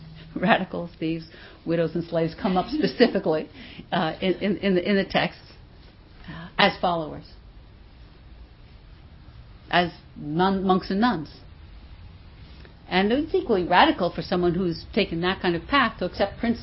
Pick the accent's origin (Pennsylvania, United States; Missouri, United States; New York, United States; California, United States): New York, United States; New York City; I remember I grew up in New York City, and it wasn't when I went away to college from the far reaches of Cambridge, Massachusetts, and looked back at New York